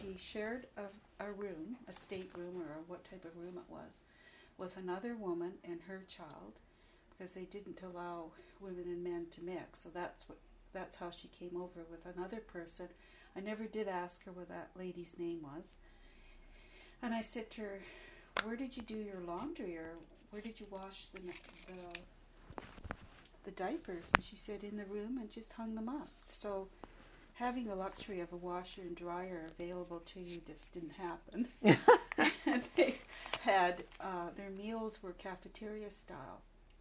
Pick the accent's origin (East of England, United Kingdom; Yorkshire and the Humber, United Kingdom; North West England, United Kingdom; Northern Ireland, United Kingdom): East of England, United Kingdom; Bushey Heath; born there; I was born in Bushy Heath, Watford, Hertfordshire, in London.